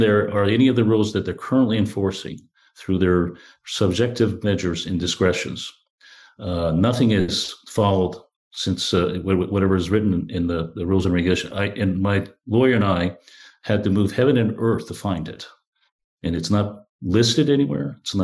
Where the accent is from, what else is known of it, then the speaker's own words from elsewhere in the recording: Washington, United States; in the state of Washington, my home state, is like $35